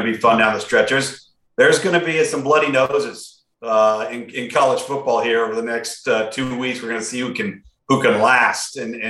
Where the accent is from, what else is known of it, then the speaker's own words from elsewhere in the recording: California, United States; also born or lived in Arizona; So I grew up on the West Coast and in Southern California. My dad was and in Arizona as well.